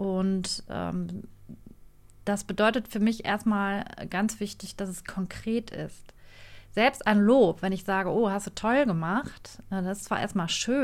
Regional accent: Düsseldorf, North Rhine-Westphalia, Germany; Ich komme aus Düsseldorf, bin hier groß geworden, lebe hier, liebe diese Stadt

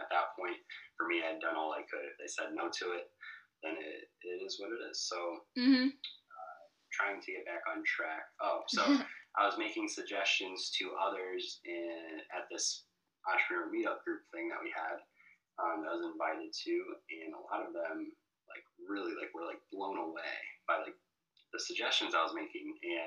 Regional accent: Quad Cities, United States; because I'm originally from the Quad Cities, and which is on the border of Iowa and Illinois

